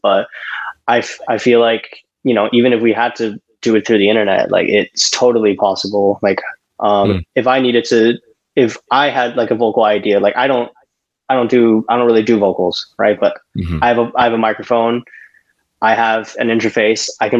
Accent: Thailand; now in Taiwan; And now I currently live in Taiwan. So, my nationality is actually Taiwan, but I was born and raised in Thailand.

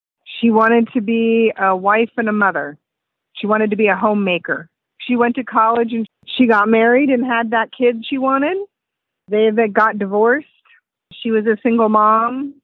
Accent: San Jose, California, United States; now in Chico, United States; We grew up in San Jose. Parents are married, went to college, and we both have lived in Chico since we went to college.

